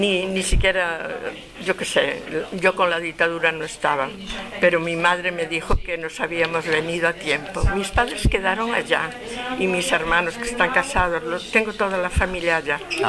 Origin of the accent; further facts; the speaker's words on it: Vilaboa, Galicia, Spain; also born or lived in Uruguay; Y de muy pequeñita me llevaron a vivir a Vilaboa. Estuve allí hasta los 17 años